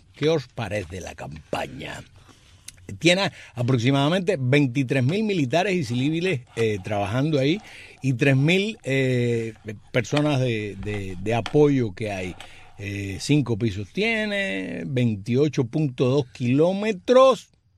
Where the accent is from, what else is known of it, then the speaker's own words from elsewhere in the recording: Cuba; ven que soy cubano